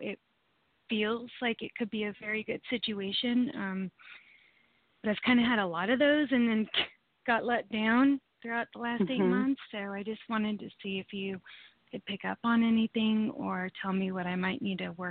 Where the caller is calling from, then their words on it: Granite Bay, California, United States; I'm calling from Granite Bay, California